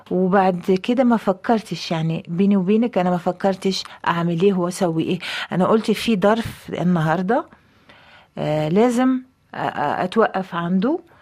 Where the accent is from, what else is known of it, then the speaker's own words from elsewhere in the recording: Algeria; انا قلت لا معلش، اصل احنا عندنا في الجزائر بنقول كل عطله فيها خير